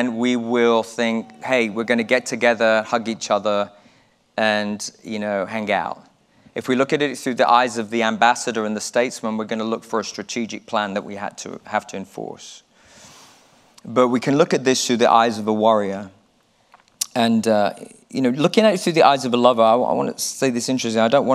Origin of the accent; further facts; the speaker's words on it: United Kingdom; I am British. I am British. Sometimes I forget, but I am. I really am British.